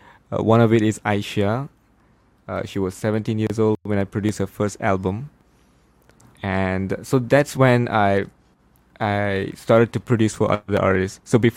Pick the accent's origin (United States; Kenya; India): India; I'm an Indian, actually.